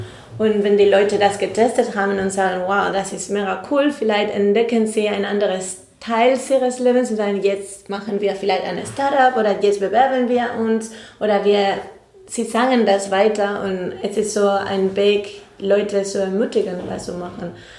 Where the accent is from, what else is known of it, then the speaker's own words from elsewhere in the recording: Spain; German is a second language; Ich bin eine Spanierin und sie haben wirklich die Gefühle nicht geäußert.